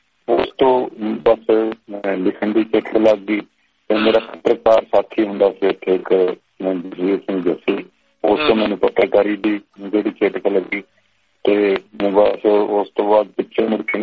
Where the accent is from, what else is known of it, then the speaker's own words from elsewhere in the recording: Panniwala, Haryana, India; ਮੈਂ ਅੱਠਵੀਂ ਤੱਕ ਤਾਂ ਪੇਂਡੂ ਪੜਿਆ ਸੀ, ਮੇਰੇ ਪਿੰਡ ਪੰਨੀ ਵਾਲਾ ਉਰਦੂ।